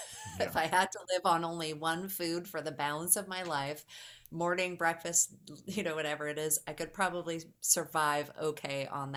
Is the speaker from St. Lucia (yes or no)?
no; Calgary, Alberta, Canada; I will be attending the screening of Her Best in Calgary. It actually is my hometown in Canada